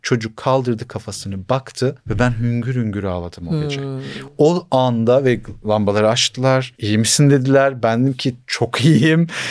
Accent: Malatya, Turkey; ben Malatyalıyım.

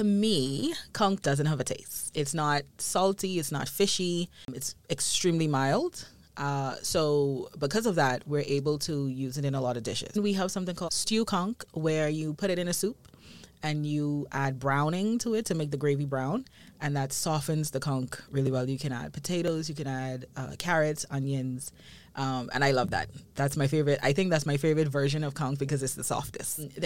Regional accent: Nassau, New Providence, Bahamas; I am from the capital, Nassau, on the island of New Providence.

